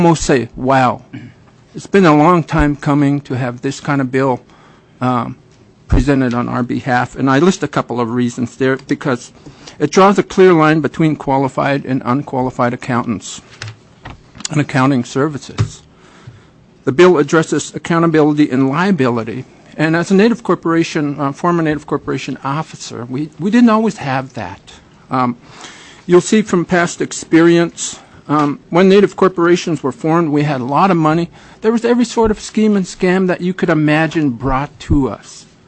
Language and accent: English; Yakutat, Alaska, United States; I was born and raised in Yakutat.